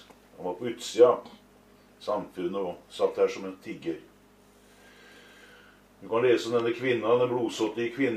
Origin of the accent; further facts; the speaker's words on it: Kragerø, Telemark, Norway; Men jeg kommer altså ikke fra Østfold i hele tatt. Jeg fra Kragerø på andre siden av fjorden her. Vi har noe av samme dialekt da.